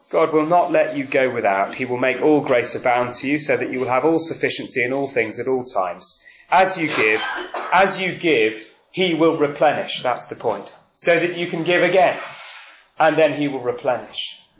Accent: Manchester, North West England, United Kingdom; I grew up in Manchester

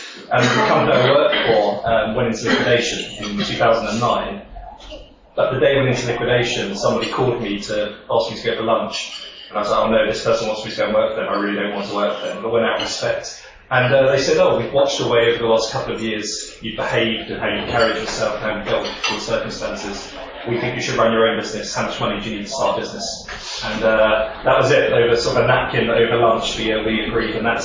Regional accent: London, United Kingdom; I grew up in London. I went to a state school, but strangely in the middle of central London, in Victoria.

